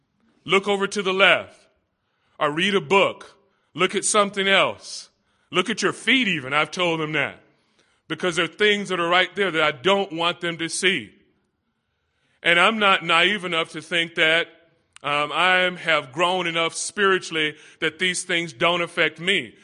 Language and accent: English; Los Angeles, California, United States; Now, you know that I'm from the Los Angeles area.